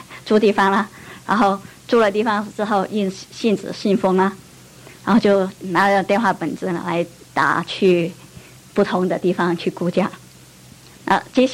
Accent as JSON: {"language": "Chinese", "country": "Macau", "tie": "born or raised there", "also_born_or_lived": "Taiwan / Hawaii / Hong Kong", "said": "我是澳门出生长大，台湾念大学，夏威夷念研究所，然后回去香港工作啊"}